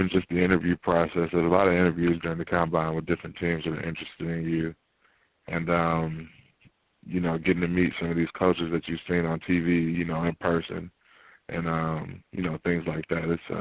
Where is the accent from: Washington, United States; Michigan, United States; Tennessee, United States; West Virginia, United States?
Michigan, United States; It was like coming back home. I'm from the Michigan is considered the Midwest